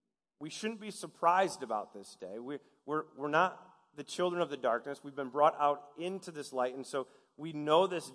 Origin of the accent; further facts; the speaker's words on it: Michigan, United States; and I'm not from Georgia. I grew up in Michigan